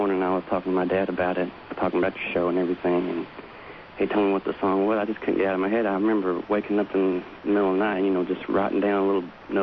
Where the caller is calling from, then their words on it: Birmingham, Alabama, United States; I'm calling from Birmingham, Alabama.